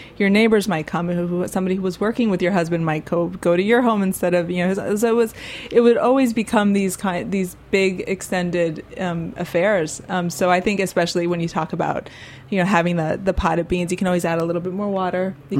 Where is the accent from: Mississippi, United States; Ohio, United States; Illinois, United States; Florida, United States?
Florida, United States; Miami; now in New York, United States; living in New York after growing up in Miami, not necessarily having like central air